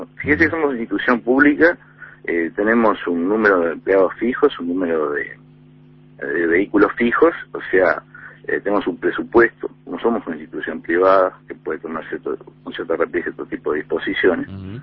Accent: Uruguay; porque también soy uruguayo y hago las mismas cosas que hacen los uruguayos

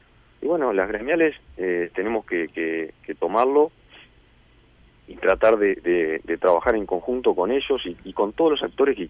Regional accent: Uruguay; yo creo que acá, como uruguayo me pongo ahora, salgo del agro, creo que tenemos que coordinar entre todos.

